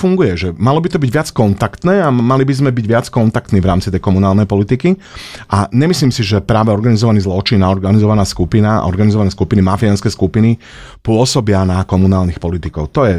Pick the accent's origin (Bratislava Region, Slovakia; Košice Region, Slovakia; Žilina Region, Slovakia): Bratislava Region, Slovakia; Bratislava; Ja som rodený Petržalčan. Narodil som sa v Petržalke, dlho som tam aj žil, potom sme sa sťahovali do iných mestských častí, potom som bol dlho v zahraničí, potom som sa opäť vrátil a dneska som zase v Petržalke.